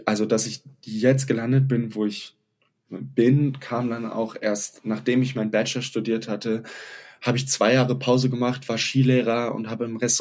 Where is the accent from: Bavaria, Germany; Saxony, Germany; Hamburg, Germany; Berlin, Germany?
Berlin, Germany; ich bin in Berlin groß geworden